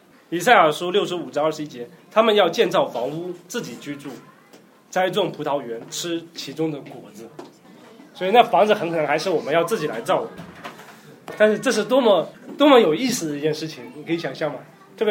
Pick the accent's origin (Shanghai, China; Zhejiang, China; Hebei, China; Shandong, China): Shanghai, China; 因为很多人说我们上海人就好像老鼠一样，每天出门都是钻进一个地洞里面